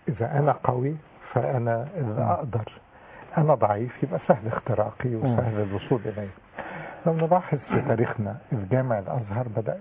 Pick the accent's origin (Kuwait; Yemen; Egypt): Egypt; احنا كمصريين